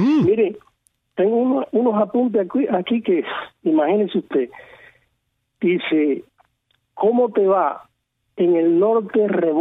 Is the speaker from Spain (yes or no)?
no; Cuba; soy el único cubano que viviendo en Cuba ha venido a Estados Unidos con el único propósito de conocer este país.